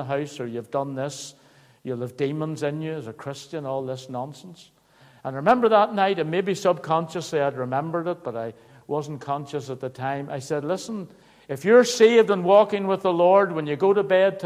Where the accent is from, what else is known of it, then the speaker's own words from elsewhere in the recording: Belfast, Northern Ireland, United Kingdom; When I was a boy growing up in Belfast